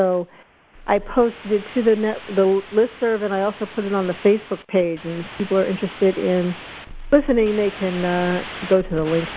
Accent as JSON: {"language": "English", "region": "Zurich", "country": "Switzerland", "said": "from Zurich."}